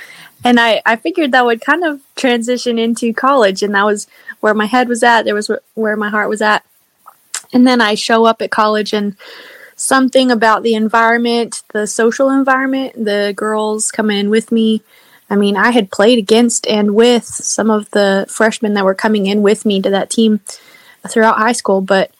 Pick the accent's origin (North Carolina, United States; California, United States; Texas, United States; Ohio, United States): Texas, United States; Lubbock; We grew up in Lubbock, so we had, I don't know if you have any homeschool listeners, but there's a pretty good community of homeschoolers in Lubbock, Texas.